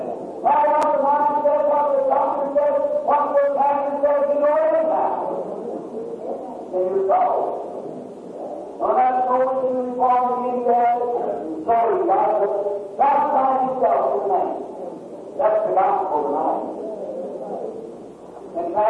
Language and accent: English; Ireland; I'm an Irish person, my people, before we were all Catholic.